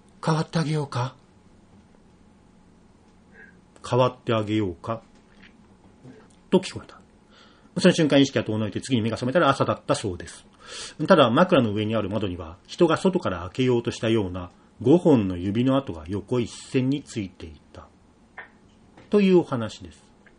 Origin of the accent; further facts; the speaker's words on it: Hachioji, Tokyo, Japan; しかも俺の地元のすぐ近く、長房団地とか、高尾と西八の間の浅川沿いとかで多いという